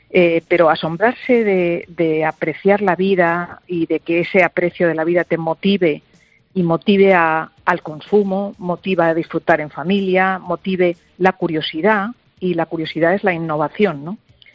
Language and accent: Spanish; Cizur, Navarre, Spain; Hoy estoy en Madrid, los veo aquí en la Castellana, pero cuando estaba en mi pueblo, que iban en tractor, en Cizur, en Pamplona